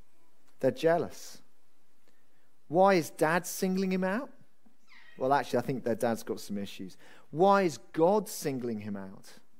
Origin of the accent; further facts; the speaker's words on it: Wales, United Kingdom; because I grew up in Wales.